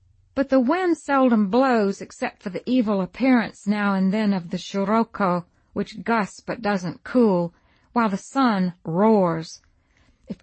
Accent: Southern United States, United States; Growing up in the God-fearing, faith-healing end-of-the-world-is-at-hand South gave me many chances to visit snake collections beside gas stations when my parents stopped to fill up

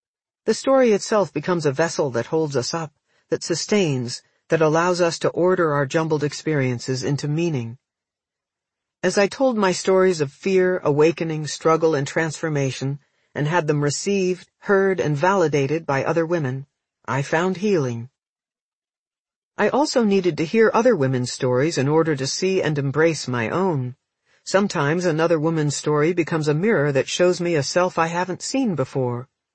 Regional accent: the South, United States; Growing up in the South before the Civil Rights Movement, I saw caravans of black maids driven to and from work in the back seats of white women's cars, and white-only signs over restroom doors.

